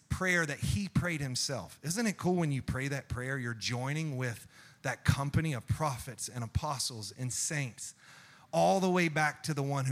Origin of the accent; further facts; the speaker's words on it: the South, United States; I grew up in the South, you know.